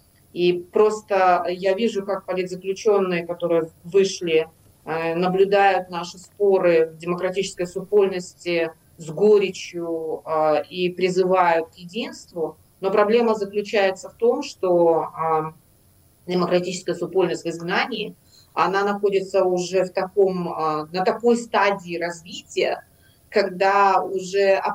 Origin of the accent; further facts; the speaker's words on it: Belarus; moved away as an adult; когда я выехала из Беларуси в 22-м году